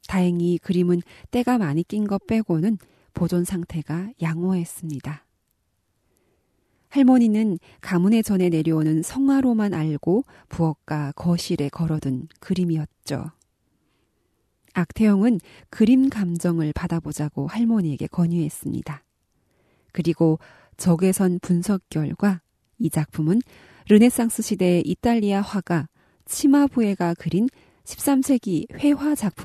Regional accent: North Korea; 지금까지

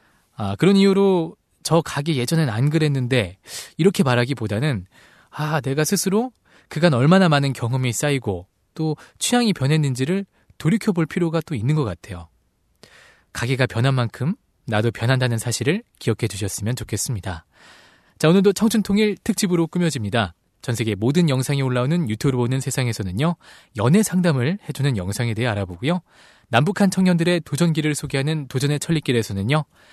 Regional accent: Seoul, South Korea; 저는 따뜻한 서울남자

